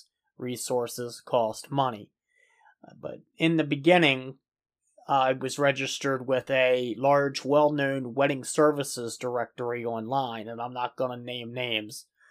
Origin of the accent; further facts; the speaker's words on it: Maryland, United States; I have headed a small, struggling ministry here in my home state of Maryland in the United States.